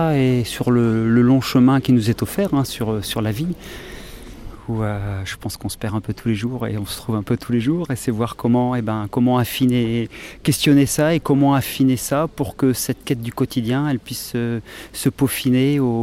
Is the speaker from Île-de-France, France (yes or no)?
no; Lille, Hauts-de-France, France